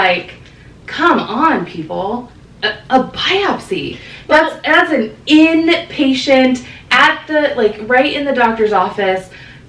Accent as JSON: {"language": "English", "region": "Florida", "country": "United States", "said": "I'm from Florida, right? Like, they saw my license. I'm not from there."}